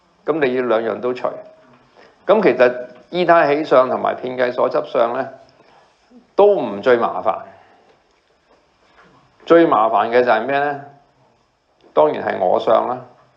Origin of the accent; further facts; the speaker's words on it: Hong Kong; 我喺呢個地球出世噶嘛，我係一個香港人嚟噶嘛，我係我阿爸阿媽個仔啊嘛。